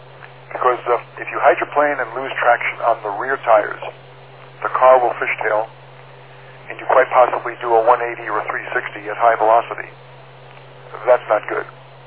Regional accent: Farmingdale, United States; And I used to live in Farmingdale, John. That was my hometown, way back in the dark ages.

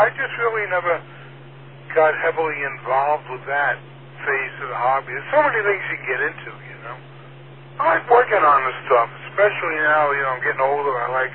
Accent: Whitestone, New York, United States; my lawyer friend, we grew up here in Whitestone. I know him since I'm like 10 or 11 when I moved here to Whitestone.

